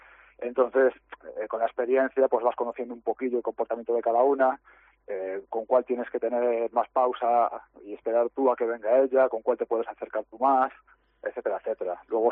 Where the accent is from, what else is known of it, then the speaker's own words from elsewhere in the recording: Galicia, Spain; en Coruña, en la Ría de Ares, bueno, es de donde yo soy, pues por toda esa zona del norte también tengo algunas de las imágenes del vídeo.